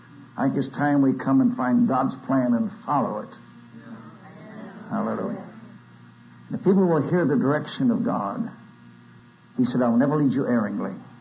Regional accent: Indiana, United States; For those that don't know me, just by way of introduction, I'm a Hoosier from Indiana.

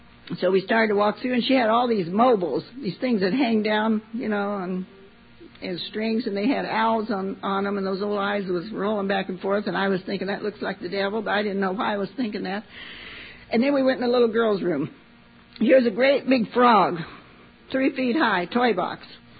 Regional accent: Missouri, United States; I'm from Missouri, I have to be really see it to believe it.

